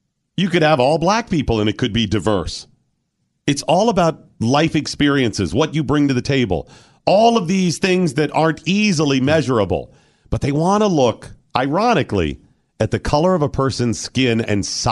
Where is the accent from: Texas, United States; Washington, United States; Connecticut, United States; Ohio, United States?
Ohio, United States; Cleveland; I grew up near Cleveland, Ohio.